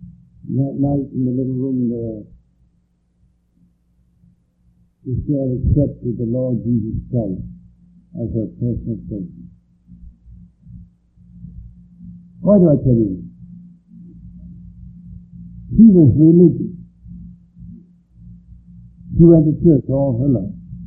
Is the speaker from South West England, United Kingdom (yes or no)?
yes; Bristol, South West England, United Kingdom; Where do you come from? I said, Bristol.